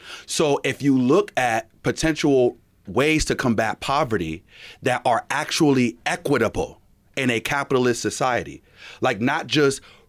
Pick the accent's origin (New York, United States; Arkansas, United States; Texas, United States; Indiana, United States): New York, United States; Rochester; I came obviously from inner city Rochester too. I went to 8 school, 29 school, Monroe and Marshall. I grew up on Conkey Avenue D and First Street. So ain't nobody gonna tell me about what it means to grow up black in Rochester, okay?